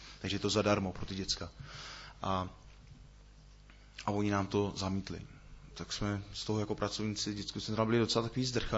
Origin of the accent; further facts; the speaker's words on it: Šluknov, Ústí nad Labem Region, Czechia; tak já jsem ze Šluknova.